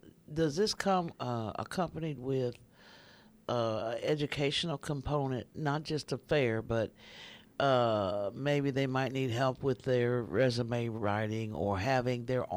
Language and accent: English; Kansas City, Missouri, United States; I'm from Kansas City.